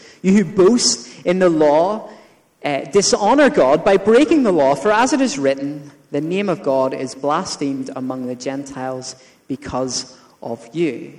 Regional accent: Northern Ireland, United Kingdom; what happens when I go to Northern Ireland is that my accent gets thicker and I speak faster.

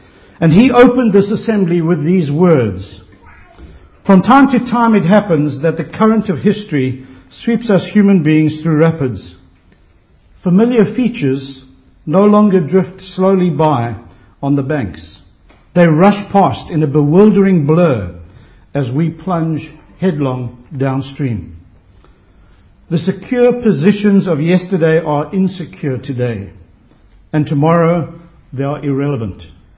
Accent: South Africa; I grew up in South Africa in the 70s. I became a Christian

